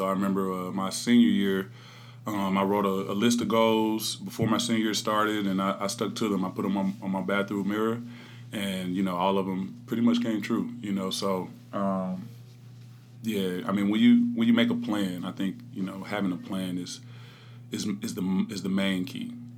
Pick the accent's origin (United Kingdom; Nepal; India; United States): United States; Dallas, Texas; the first game that I was on the roster officially was when we played in Dallas, and that's my hometown.